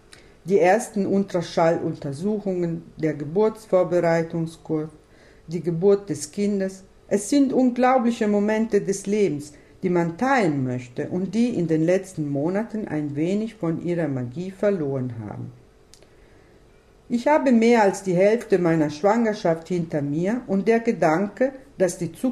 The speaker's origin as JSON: {"language": "German", "country": "Italy", "second_language": "German", "moved": "as an adult", "lives_now": "Freiburg, Germany", "said": "Als Italienerin, die seit fast 7 Jahren in Freiburg wohnt und arbeitet"}